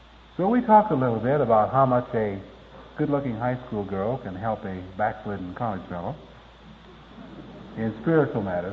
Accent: California, United States; I was invited by a friend of mine to come to my hometown out in California to help him do follow-up for a youth work that he had.

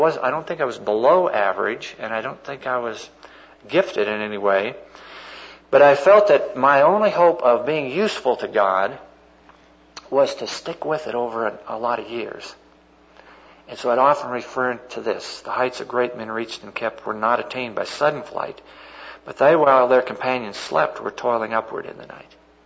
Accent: Montana, United States; growing up in Western Montana, I mean, we ate the standard stuff all the time.

